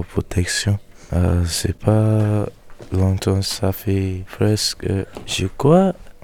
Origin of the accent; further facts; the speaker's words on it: Nigeria; first language Yoruba; French is a second language; now in France; je viens de Nigeria. Je parle la langue Yoruba. Je viens en France avec ma soeur et maman pour protection.